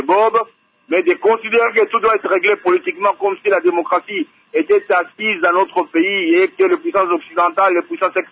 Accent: DR Congo

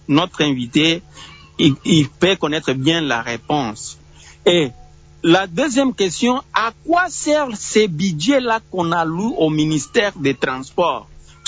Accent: Fungurume, Lualaba, DR Congo; je vais donner l'exemple pratique d'ici chez nous à Fungurume. Dans les anciens temps, On quittait Fungurume pour Lubudi, on prenait les trains

